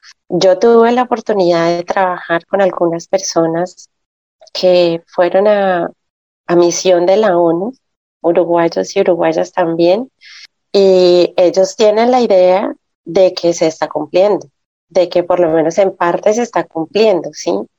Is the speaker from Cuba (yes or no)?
no; Colombia; moved away; nuestro papel acá como colombianos en el exterior, colombianos y colombianas en el exterior